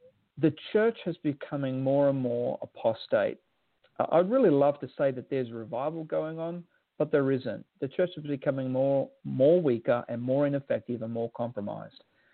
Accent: Australia; Now, as an Australian, I can say that because I can see America's influence over my own country.

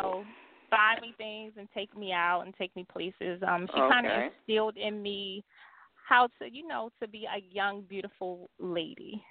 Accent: Baltimore, Maryland, United States; Growing up in Baltimore, it was okay. It wasn't too rough.

